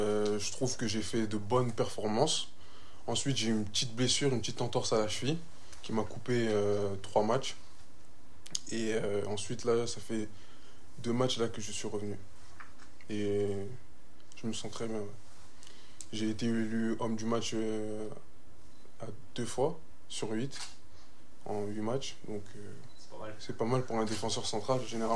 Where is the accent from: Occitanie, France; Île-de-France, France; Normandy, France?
Occitanie, France; Toulouse; je suis retourné chez moi à Toulouse